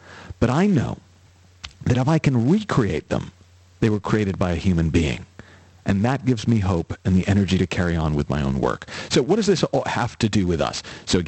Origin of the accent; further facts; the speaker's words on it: Boston, Massachusetts, United States; I'm a Laker guy now, which is heresy because I grew up in Boston and, well...